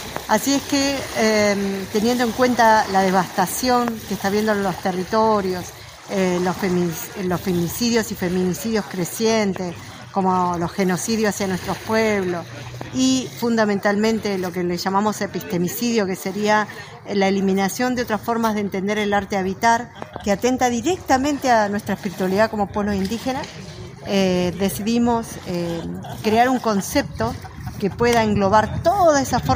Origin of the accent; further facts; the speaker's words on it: Corcovado, Chubut, Argentina; Vengo de Los Piliamahuiza, de Corcovado, Chubut, pertenezco al Movimiento Mujeres Indígenas por el Buen Vivir